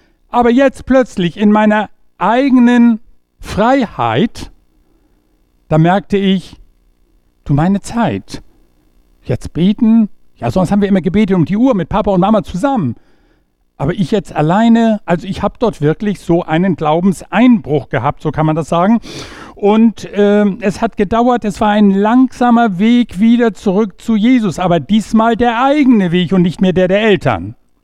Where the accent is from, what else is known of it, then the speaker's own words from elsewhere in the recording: Rendsburg, Schleswig-Holstein, Germany; Ich bin 67 Jahre alt, geboren und aufgewachsen in Rendsburg.